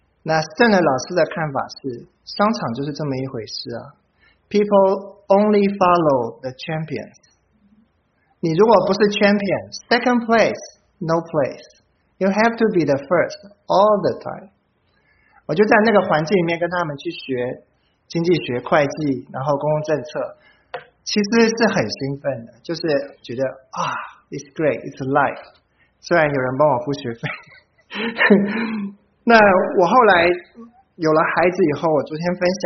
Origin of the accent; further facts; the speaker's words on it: Taiwan; 我是一个外国人，台湾来的。